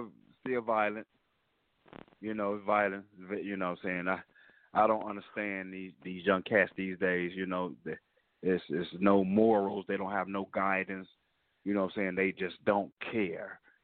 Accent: Chicago, Illinois, United States; They think I'm from Texas, but I'm from Chicago.

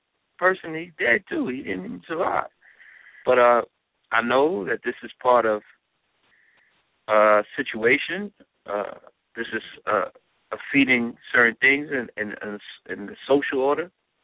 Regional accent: Brooklyn, New York, United States; Two police officers was executed in Brooklyn. My hometown, place where I do the broadcast from, in Davison.

